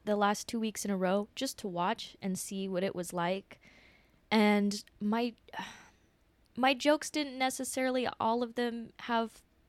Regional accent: Vacaville, California, United States; I'm from Vacaville originally.

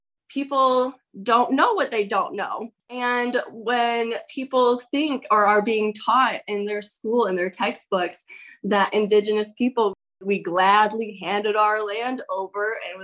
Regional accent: Illinois, United States; now in Texas, United States; So I grew up near Chicago, and I had a very different education than a lot of my friends that have lived here in Texas.

